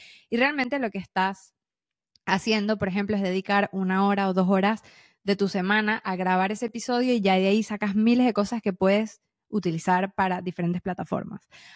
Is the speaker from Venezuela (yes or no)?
yes; Venezuela; soy latina 100%. O que soy venezolana.